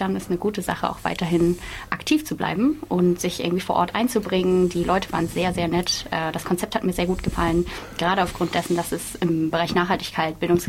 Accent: Hamburg area, Germany; Ich komme aus der Nähe von Hamburg

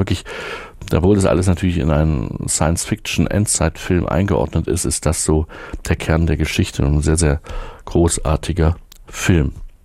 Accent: Erfurt, Thuringia, Germany; als Erfurter in der DDR haben wir zumindest auch Westfernsehen geschaut

